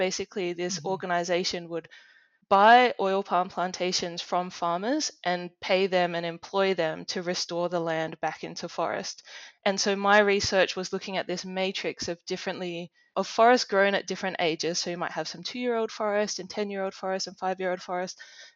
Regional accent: Adelaide, South Australia, Australia; I came from Adelaide

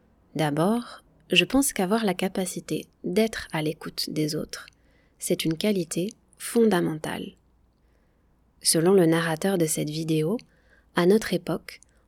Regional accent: Nouvelle-Aquitaine, France; born there; Je suis française. Pour situer un peu d'où je viens en France, je suis née dans une région qui s'appelle le Pays Basque. Le Pays Basque s'est situé au sud-ouest de la France, juste à côté de l'Espagne.

